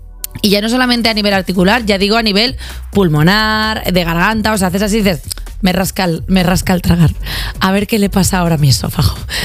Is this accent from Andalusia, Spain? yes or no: no; Catalonia, Spain; Yo me voy a San Jordi porque sabes que soy catalana.